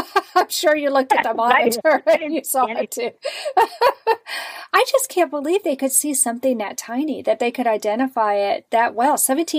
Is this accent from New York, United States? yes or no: no; Texas, United States; And of course, everybody who's listened to the program knows I'm from Texas.